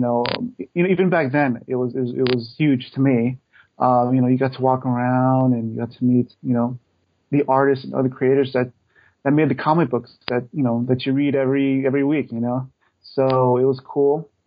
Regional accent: San Diego, California, United States; also born or lived in Orange County; I grew up in San Diego, but I moved up to Orange County, did like the corporate thing for like 10 years.

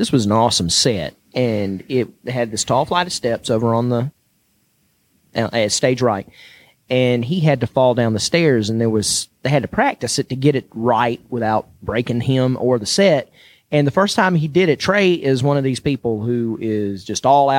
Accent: the South, United States; accent: Southern; I can hear the Southern in me come out in places

